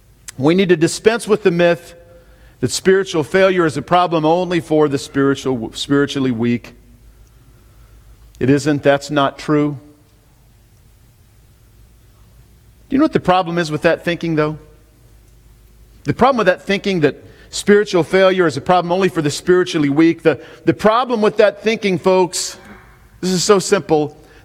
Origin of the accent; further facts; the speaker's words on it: Grand Junction, Colorado, United States; I'm from Colorado. And in my town, really only for 1 month out of the year, but for 1 month out of the year in Grand Junction, where I'm from, it's pretty common to have snow that sticks